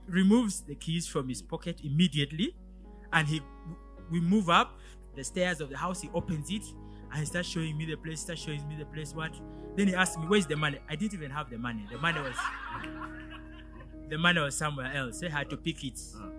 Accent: Gulu, Northern Region, Uganda; Praise the Lord. … I'm from Gulu.

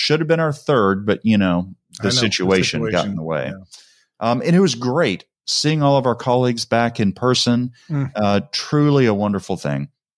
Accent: Texas, United States; As a Texan, every once in a while, you just got to go make the pilgrimage down to the Alamo.

